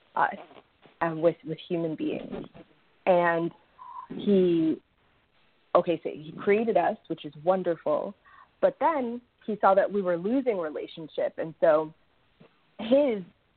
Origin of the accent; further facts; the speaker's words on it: Florida, United States; also born or lived in New York; So I lived in New York for 12 years, and I moved back to my hometown, South Florida.